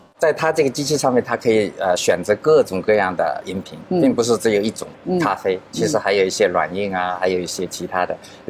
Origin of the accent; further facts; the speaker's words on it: Suzhou, Jiangsu, China; moved away as an adult; also born or lived in Shanghai; 我苏州人。